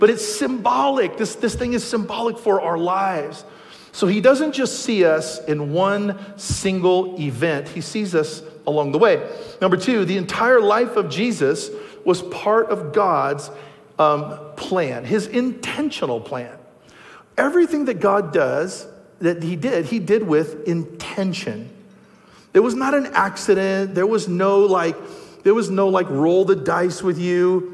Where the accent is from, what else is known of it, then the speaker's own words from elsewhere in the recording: West Coast, United States; So I come from the West Coast. My family's there, or over the years they've been there.